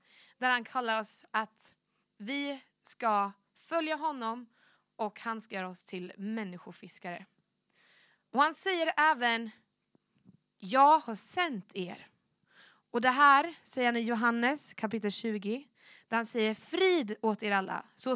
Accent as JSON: {"language": "Swedish", "town": "Linköping", "region": "Östergötland", "country": "Sweden", "said": "Jag kommer från Linköping. Så vad blir det? Kanske 2 timmar härifrån, bil."}